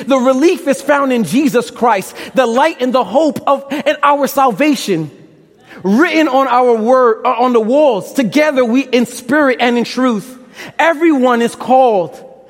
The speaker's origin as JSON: {"language": "English", "town": "Brooklyn", "region": "New York", "country": "United States", "lives_now": "Michigan, United States", "said": "I like being from Brooklyn. I like my accent. I like a little bit of my slang."}